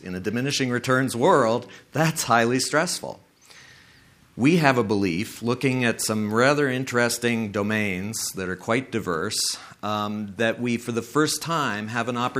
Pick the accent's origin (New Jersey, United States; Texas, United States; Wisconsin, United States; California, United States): California, United States; they find out I'm from California